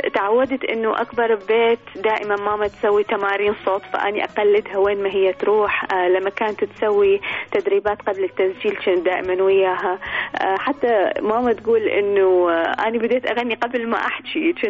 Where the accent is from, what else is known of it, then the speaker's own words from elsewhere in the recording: Iraq; now in Toronto, Canada; أنا مغنية عراقية